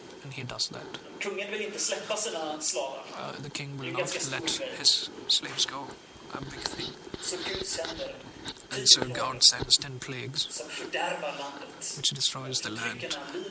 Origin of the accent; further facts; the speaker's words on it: United Kingdom; I'm a Brit